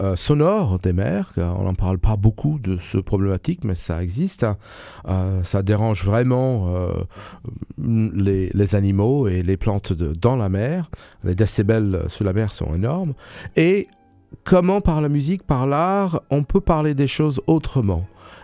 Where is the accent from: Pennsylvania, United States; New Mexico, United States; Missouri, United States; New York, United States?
New York, United States; French is a second language; now in France; je ne suis pas français, je viens des États-Unis, je viens d'une ville qui s'appelle New York, qui est un vrai, comme on dit, melting pot.